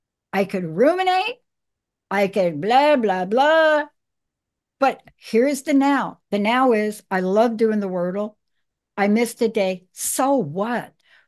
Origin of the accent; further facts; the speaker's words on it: Bronx, New York, United States; I'm a girl from New York. I'm a kid that grew up on the streets in New York, in the Bronx.